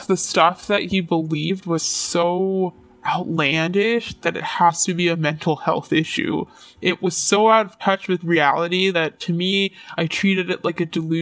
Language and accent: English; Canada; I felt secure in my identity as a Canadian, and I also felt proud in my identity of being of South Asian extraction.